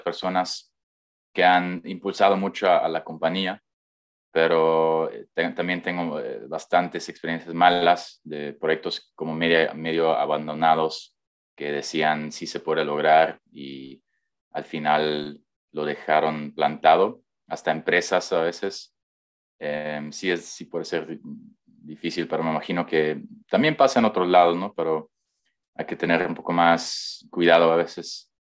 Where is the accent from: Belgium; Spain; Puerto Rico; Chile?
Belgium; Spanish is a second language; moved away as an adult; Soy emprendedor, soy belga, quizás mejor dicho, soy de Bélgica. Soy padre, tengo un hijo de 9 años, soy expat. Me fui de Bélgica después de graduar